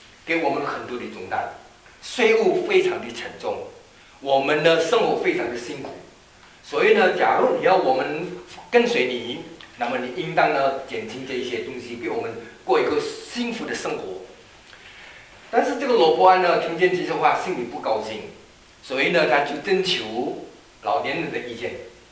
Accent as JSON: {"language": "Chinese", "country": "China", "said": "好像我们中国人常常讲一句话，我是皇帝的子孙，我是唐朝"}